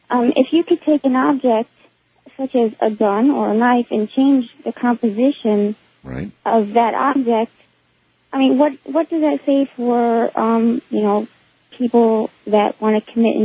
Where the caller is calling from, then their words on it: Gainesville, Florida, United States; I'm calling from Gainesville, Florida.